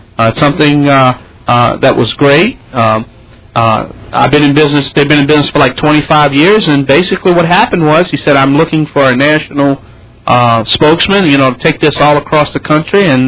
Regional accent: New Orleans, Louisiana, United States; because you know New Orleans is my hometown, and I'm going to participate and do whatever I can to rebuild my great city.

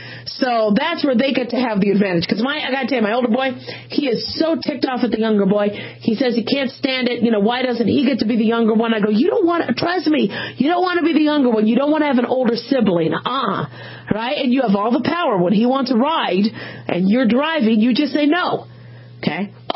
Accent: Phoenix, Arizona, United States; I grew up in Phoenix in the desert.

